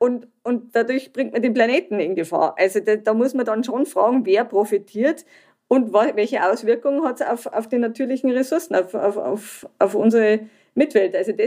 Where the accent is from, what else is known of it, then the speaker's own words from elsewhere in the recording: Germany; Am Anfang habe ich geglaubt, ich komme aus Deutschland, ich muss perfekten Technologien bringen